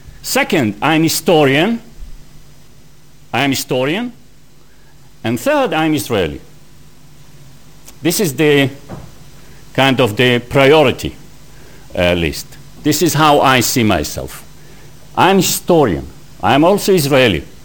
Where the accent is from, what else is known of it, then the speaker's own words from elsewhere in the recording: Canada; also born or lived in United States; now in United Kingdom; I came from Canada. Before that, I was in the United States.